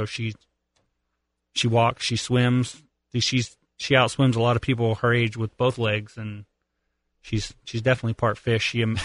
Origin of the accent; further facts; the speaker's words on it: Rimersburg, Pennsylvania, United States; Reimersburg, Pennsylvania.